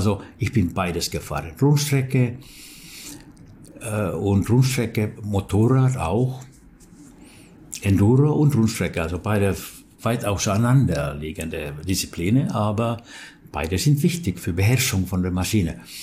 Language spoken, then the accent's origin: German; Turku, Southwest Finland, Finland; dass in Turku, wo ich wohnte und wo ich geboren bin